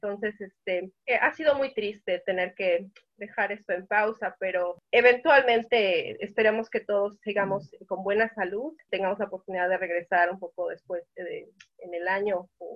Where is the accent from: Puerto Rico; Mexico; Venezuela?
Mexico; now in Brisbane, Australia; estudié comunicación, aunque la estudié acá en Brisbane ya. Originalmente soy de México, entonces acá me tocó aprender inglés